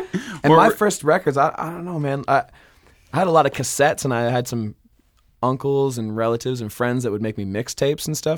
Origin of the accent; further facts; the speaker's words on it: Stratford, Ontario, Canada; now in Toronto, Canada; That's right. I'm from Stratford. Originally.